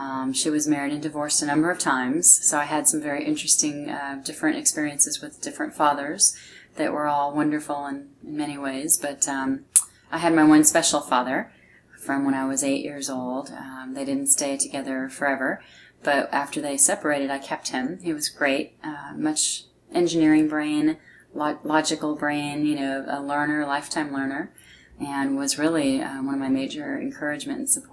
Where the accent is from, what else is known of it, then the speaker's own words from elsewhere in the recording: California, United States; also born or lived in San Bernardino; So I was born in 1963 in California, a town called San Bernardino. And I grew up, though, in Northern California. We moved when I was about four.